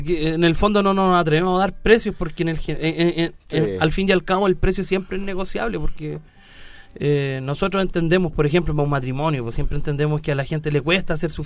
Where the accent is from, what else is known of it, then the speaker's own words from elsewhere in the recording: San Joaquín, Santiago Metropolitan, Chile; Pero el grosor de la banda somos todos de San Joaquín.